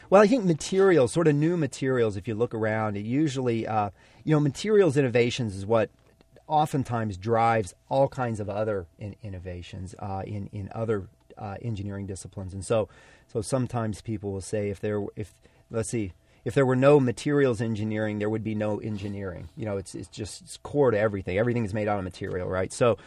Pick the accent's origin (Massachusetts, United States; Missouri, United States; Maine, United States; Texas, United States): Texas, United States; Houston; Yeah, I was an undergraduate at University of Texas at Austin. I grew up in Houston.